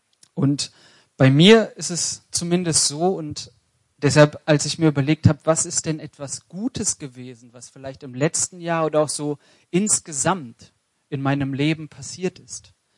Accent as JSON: {"language": "German", "town": "Bielefeld", "region": "North Rhine-Westphalia", "country": "Germany", "tie": "born or raised there", "said": "Ich komme ja eigentlich aus Bielefeld, dort bin ich groß geworden, bin trotzdem Bayern-Fan"}